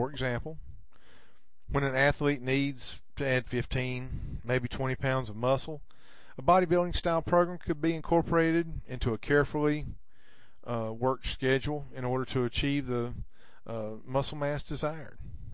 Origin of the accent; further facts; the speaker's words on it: the South, United States; accent: Southern drawl; As you can tell, I'm from the South. I've got a bit of a Southern drawl.